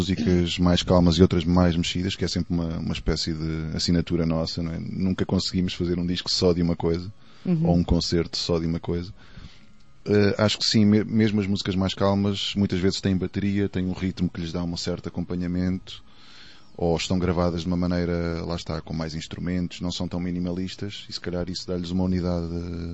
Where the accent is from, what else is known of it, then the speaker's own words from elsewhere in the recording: Portugal; como somos portugueses, eles têm aquela sensação de podem nunca mais nos ver